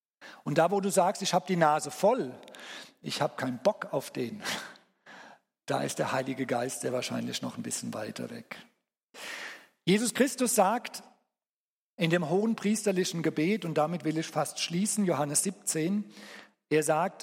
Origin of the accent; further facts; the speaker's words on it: Germany; now in Switzerland; Können wir als Deutsche in der Schweiz leben?